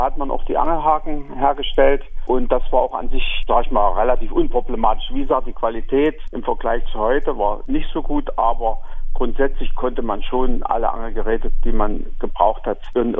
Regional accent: Dessau, Saxony-Anhalt, Germany; Ja, ich bin an der Elbe bei Dessau aufgewachsen

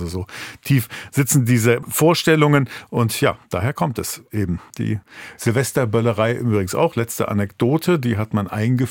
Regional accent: Northern Germany, Germany; denn da, wo ich herkomme, in Norddeutschland, da sagt man sogar zwischen den Tagen.

